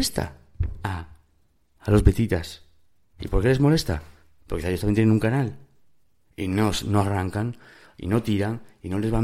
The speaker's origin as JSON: {"language": "Spanish", "country": "Spain", "said": "Soy español y tal, pero México, vamos. Si yo no viviera en España, viviría en México."}